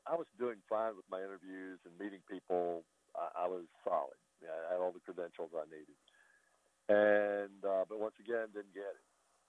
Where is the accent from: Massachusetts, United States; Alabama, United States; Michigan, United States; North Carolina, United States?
Alabama, United States; Lincoln; I grew up in Lincoln, Alabama around black kids, but they went to their school and we went to our school.